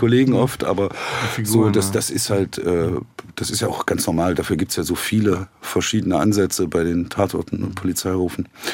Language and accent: German; Zeitz, Saxony-Anhalt, Germany; Aber in Zeitz, wo ich aufgewachsen bin, war das nicht so einfach.